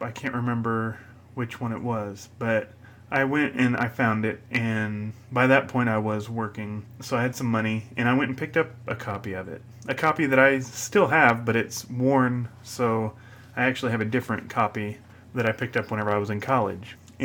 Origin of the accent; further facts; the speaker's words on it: United States; So years ago, of course, as any American teen does, I went to a public high school, or as most American teens do.